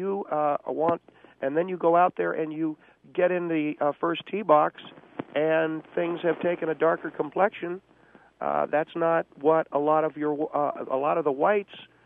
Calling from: Anaheim Hills, California, United States; I'm calling from Anaheim Hills, California.

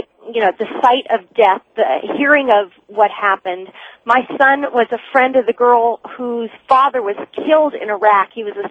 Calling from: San Diego, California, United States; I'm calling from San Diego to tell you that I think that this is an appalling idea.

